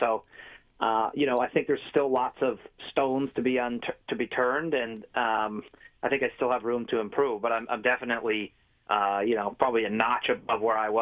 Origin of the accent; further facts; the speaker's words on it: Canada; especially, you know, as a Canadian and as an Ironman